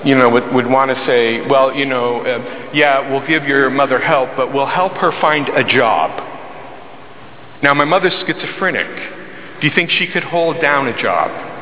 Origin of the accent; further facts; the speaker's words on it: Windsor, Ontario, Canada; So, I grew up in Windsor, Ontario.